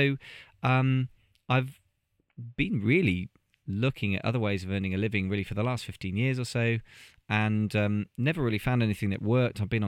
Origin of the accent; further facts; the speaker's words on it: United Kingdom; And also I'm British.